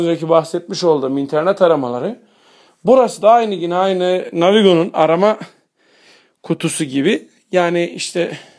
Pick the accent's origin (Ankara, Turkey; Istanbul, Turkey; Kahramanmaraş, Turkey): Kahramanmaraş, Turkey; Beyoğlu; Beyoğlu benim memleketim.